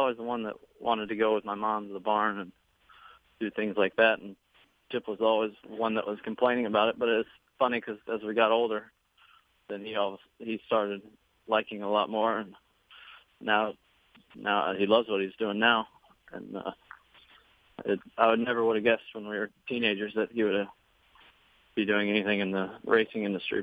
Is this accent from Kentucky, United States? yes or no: yes; Lexington, Kentucky, United States; But I grew up in Lexington for the most part with my mom, and then when we'd have vacations from school, any sort of break from school or anything, then we'd always, me and my brother would always come up here.